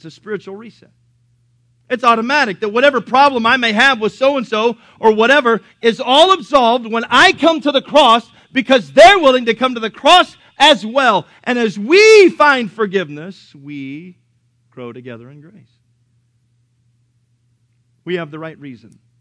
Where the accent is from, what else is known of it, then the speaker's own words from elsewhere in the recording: Philippines; hey, I'm Filipino